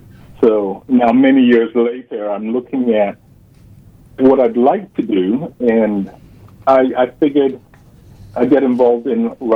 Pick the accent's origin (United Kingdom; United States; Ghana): Ghana; moved away as an adult; Originally, I'm from Ghana, West Africa, and I came out here, studied physics, and got involved in computers and engineering.